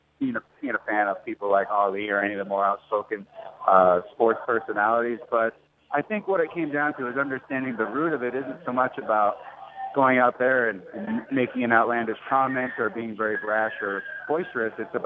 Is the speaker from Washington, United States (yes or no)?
yes; Seattle, Washington, United States; I'm actually from Seattle, Washington, which is about 30 minutes north of at best.